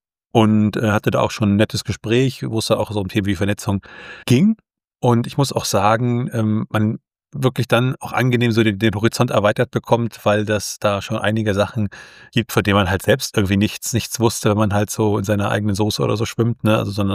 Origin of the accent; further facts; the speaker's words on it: Mecklenburg-Vorpommern, Germany; ich komme ja aus Mecklenburg-Vorpommern. Ja, so Flächenland.